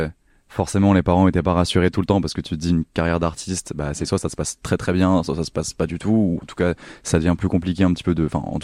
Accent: Pau, Nouvelle-Aquitaine, France; Moi, j'ai grandi à Pau, dans le sud-ouest de la France, donc entouré de gens honnêtes et légèrement bourrins sur les bords, que j'aime très très fort.

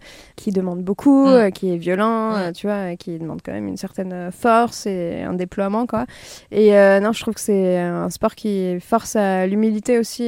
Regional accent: Île-de-France, France; Grandi en banlieue parisienne et donc dans un environnement très bétonné, je dirais.

